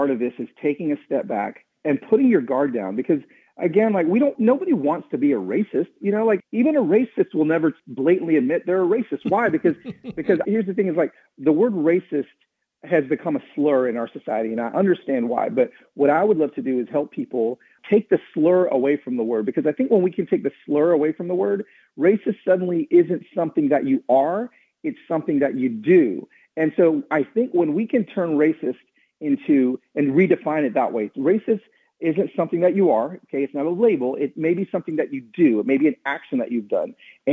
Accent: the South, United States; growing up in the South, I just saw all of the not only blatant racism

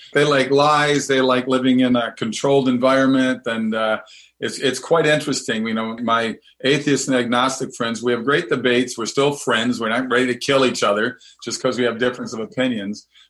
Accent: Minnesota, United States; I grew up in Minnesota

